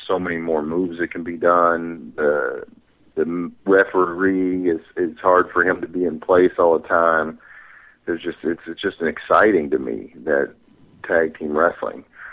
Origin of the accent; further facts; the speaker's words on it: Ohio Valley, United States; I'm from the Ohio Valley, so I grew up watching the USWA and the NWA.